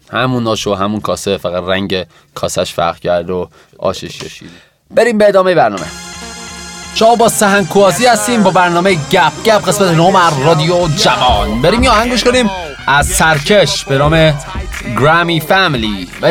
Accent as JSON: {"language": "Persian", "country": "Iran", "said": "به عنوان یکی که افتخار میکنیم ایرانی هستیم و خواهیم افتخار کرد که ایرانی هستیم"}